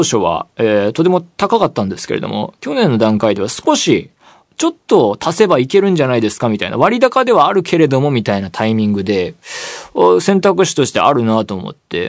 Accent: Saitama, Japan; now in Tokyo, Japan; 僕は埼玉県出身ですし、まあ、東京に住んでもう何年にもなるので

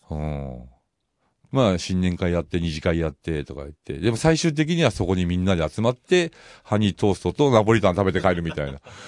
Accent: Gunma, Japan; moved away as an adult; 私も群馬県出身。はい。18まで群馬に住んでましたけど。

